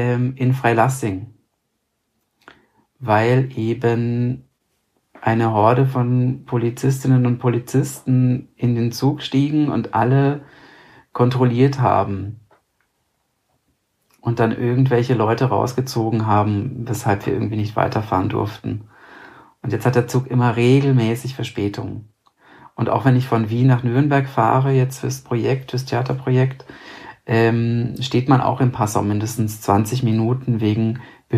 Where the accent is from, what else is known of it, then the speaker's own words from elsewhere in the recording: Romania; now in Austria; ich bin A, Auslandsdeutscher, B, Auslandsrumäne, bin kein Österreicher, sondern lebe als Auslandsdeutscher und Auslandsrumäne in Österreich.